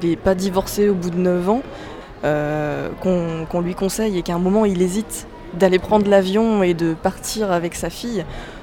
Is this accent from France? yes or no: yes; France; Nous, en tant que Français